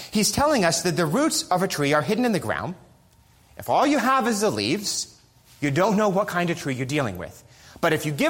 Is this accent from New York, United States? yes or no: yes; New York City, New York, United States; And even though I grew up as a city boy, again, most of you know I grew up in New York City